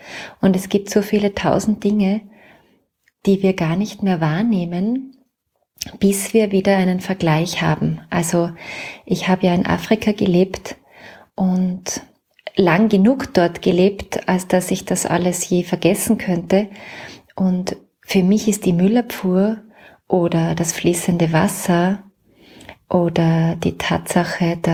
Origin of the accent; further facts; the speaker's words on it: Salzburg, Austria; now in Vienna, Austria; Und hier in Wien, also ich bin ja Salzburgerin, aber schon lange in Wien.